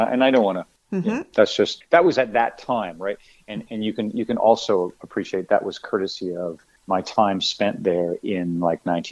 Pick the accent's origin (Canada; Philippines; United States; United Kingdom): Canada; Hanover, Ontario; I grew up in Hanover. And so I'm about to go off to college to study broadcasting, going to Kitchener.